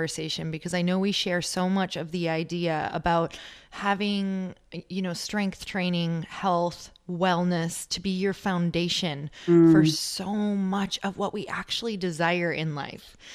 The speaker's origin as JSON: {"language": "English", "region": "Midwest", "country": "United States", "said": "because I'm from the Midwest, girl, you were just speaking"}